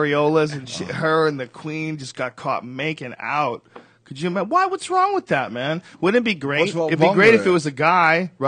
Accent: United States; I'm American

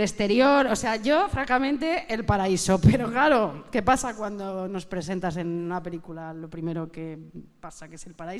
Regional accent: Catalonia, Spain; Yo soy catalana, soy ex-budista, católica y catalana

